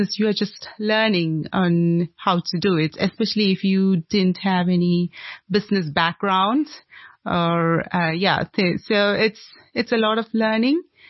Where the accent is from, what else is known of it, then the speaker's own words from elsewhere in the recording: Kerala, India; now in Cape Town, South Africa; I'm from India, and I'm from a state called Kerala in India. So we grew up with less plastic in our lives.